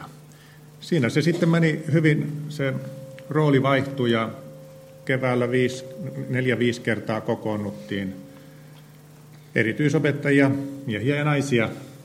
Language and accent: Finnish; Laukaa, Central Finland, Finland; mä oon Laukaasta ja toimin yläkoulussa erityisopettajana.